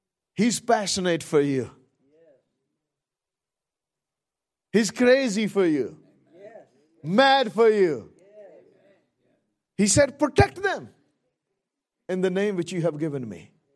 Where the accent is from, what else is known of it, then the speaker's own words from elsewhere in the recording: India; English is a second language; You know, the nation I live, we come from India where there's 1.4 billion people.